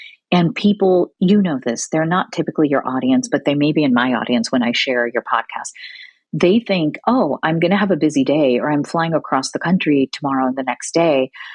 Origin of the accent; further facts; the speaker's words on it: Illinois, United States; English is a second language; And I'm the daughter of immigrants here, and English is my third language. And I grew up in a small town in Illinois.